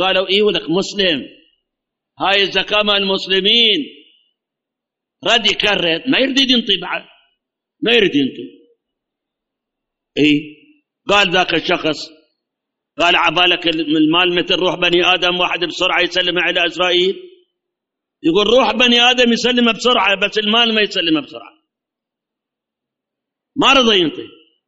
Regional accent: Karbala, Karbala Governorate, Iraq; أي ترى من هالنمونة هم عندنا بكربلاء

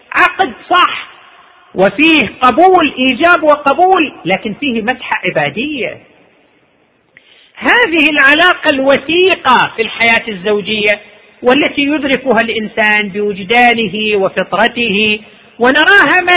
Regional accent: Saudi Arabia; عندنا في المملكة العربية السعودية وزارة الشؤون الاجتماعية شكلت إدارة خاصة للحماية الاجتماعية للأسرة

